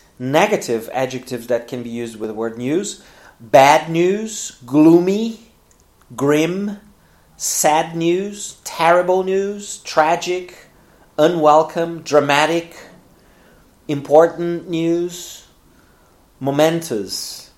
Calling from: Porto Alegre, Rio Grande do Sul, Brazil; English is a second language

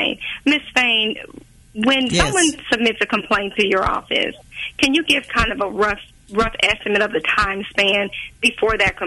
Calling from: Raytown, Missouri, United States; I'm calling from Raytown, Missouri.

